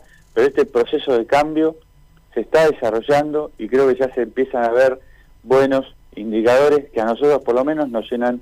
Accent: Argentina; somos todos argentinos

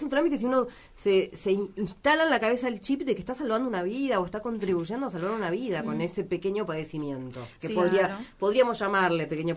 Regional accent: Ingeniero Jacobacci, Río Negro, Argentina; somos los jacobacinos somos los más argentinos de los argentinos, digamos, inclusive que los porteños.

